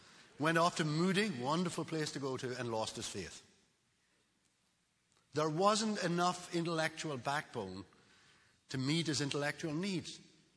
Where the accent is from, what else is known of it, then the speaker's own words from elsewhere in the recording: Ireland; Now, I believe, I'm Irish, I believe that children are enemies of civilization.